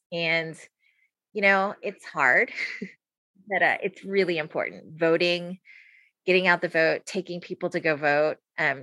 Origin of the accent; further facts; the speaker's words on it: San Antonio, Texas, United States; I'm from San Antonio, so I like the Spurs kind of by default and community.